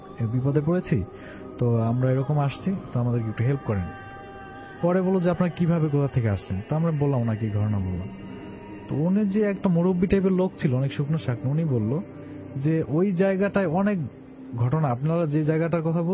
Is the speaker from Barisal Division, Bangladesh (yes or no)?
yes; Barisal, Barisal Division, Bangladesh; আমি বরিশাল থেকে আসছি